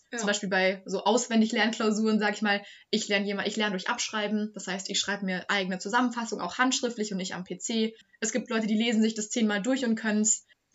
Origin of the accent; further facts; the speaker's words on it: Bavaria, Germany; Also ich hatte in Bayern, muss man vielleicht dazu sagen, dass ich nicht aus Hessen komme, ein 1,5 Abi.